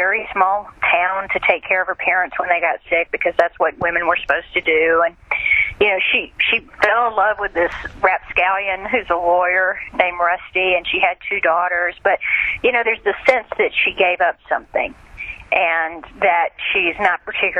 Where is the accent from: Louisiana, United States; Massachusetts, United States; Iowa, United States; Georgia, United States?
Georgia, United States; You know, obviously I'm a Southerner. I grew up in South Georgia.